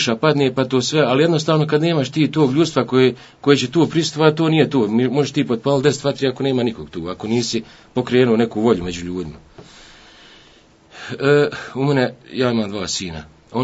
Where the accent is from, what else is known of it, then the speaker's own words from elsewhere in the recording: Vareš, Federation of Bosnia and Herzegovina, Bosnia & Herzegovina; born there; rođen sam u Varešu 1986. u porodilištu, s ponosom ću reći, u Varešu